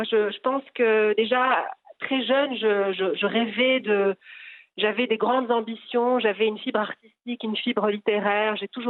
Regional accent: Marrakesh, Marrakesh-Safi, Morocco; moved away as an adult; moi je suis née et j'ai grandi au Maroc, donc j'ai toujours eu un lien particulier avec mon pays comme la plupart des Marocains, mais je ne réalisais pas à ce moment-là en grandissant, lorsque j'ai quitté Marrakech à 18 ans

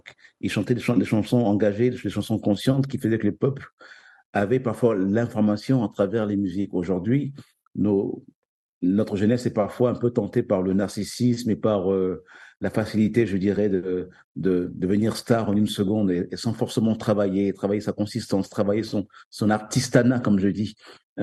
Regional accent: Kinshasa, DR Congo; et bien sûr ma terre natale, Kinshasa

